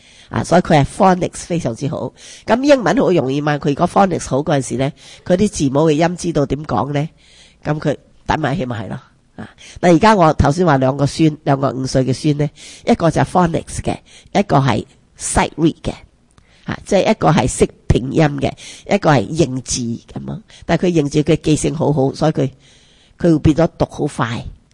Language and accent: Cantonese; Fujian, China; 因为我哋福建人咁啊，一岁半喺度学讲嘢啦